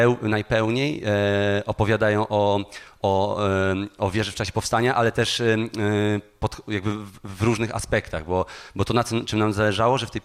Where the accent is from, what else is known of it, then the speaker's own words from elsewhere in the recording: Warsaw, Masovian Voivodeship, Poland; gdzieś przez to, że jesteśmy warszawiakami